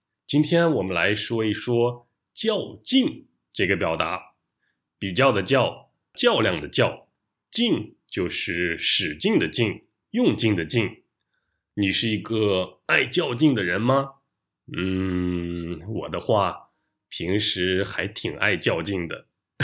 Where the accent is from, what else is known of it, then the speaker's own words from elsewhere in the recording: Taiyuan, Shanxi, China; 我的家乡是中国的山西省太原市，是一个北方城市，所以冬天还是挺冷的。最冷的时候可能有零下十几度吧。